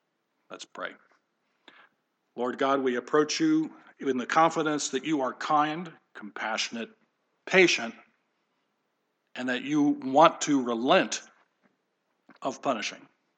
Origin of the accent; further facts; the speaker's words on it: New York, United States; Sorry, I'm from the New York area. I know what subways are.